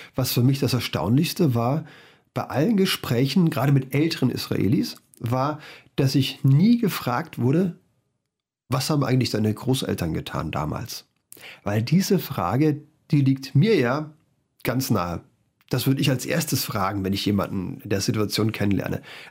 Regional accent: Germany; ich wäre als Deutscher, wir haben darüber gesprochen, der Letzte, der jetzt den Menschen vor Ort zu sagen hat, wie man denn am besten was löst.

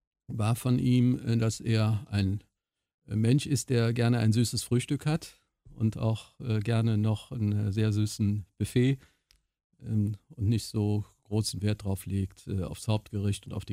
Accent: Cologne, North Rhine-Westphalia, Germany; ja, ich komme aus Köln.

